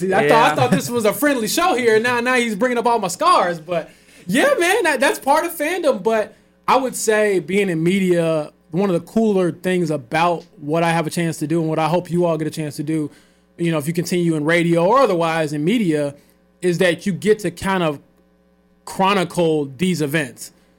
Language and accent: English; Romeoville, Illinois, United States; I grew up in the Chicago area, Romeoville, Illinois. It's a southwest suburb of Chicago.